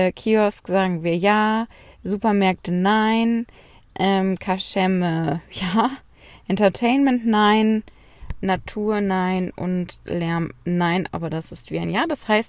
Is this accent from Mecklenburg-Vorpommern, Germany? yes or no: no; Cologne, North Rhine-Westphalia, Germany; Und da haben wir sogar als Kölner noch richtig was dazugelernt.